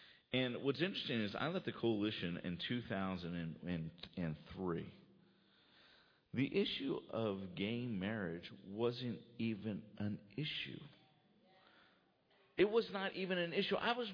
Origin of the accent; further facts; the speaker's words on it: Baltimore, Maryland, United States; I'm originally from Baltimore. And for anyone that's from Baltimore, we're Baltimoreans.